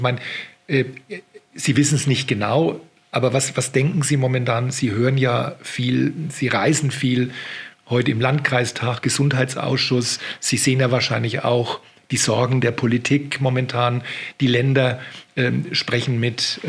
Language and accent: German; Bavaria, Germany; ich bin aus Oberfranken jetzt zugereist, ne?